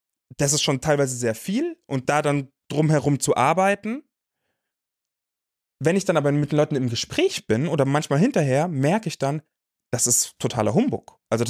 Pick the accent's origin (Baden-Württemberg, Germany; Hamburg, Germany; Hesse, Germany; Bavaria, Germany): Bavaria, Germany; Munich; moved away as an adult; Ich bin von München, wo ich groß geworden bin, nach Düsseldorf gezogen